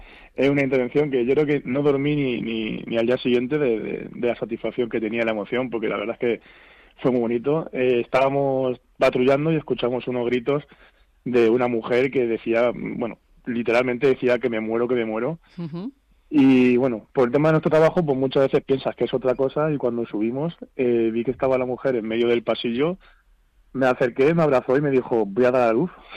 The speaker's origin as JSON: {"language": "Spanish", "town": "Talavera de la Reina", "region": "Castilla-La Mancha", "country": "Spain", "said": "De Talavera, la Reina, Toledo."}